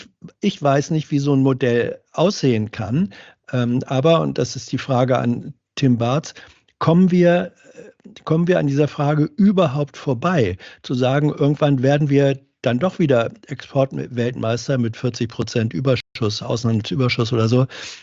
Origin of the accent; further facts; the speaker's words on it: Hanover, Lower Saxony, Germany; Meine Heimatstadt ist Hannover.